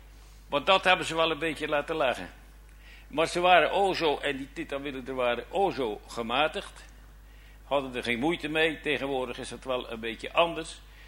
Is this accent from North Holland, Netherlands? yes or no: no; Oude-Tonge, South Holland, Netherlands; Ik kom uit Oude Tongen. Ik mag 86 jaar oud wezen.